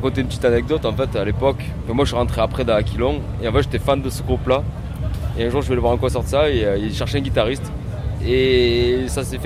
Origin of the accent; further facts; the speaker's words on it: Avignon, Provence-Alpes-Côte d'Azur, France; avec Alex, donc on vient d'Avignon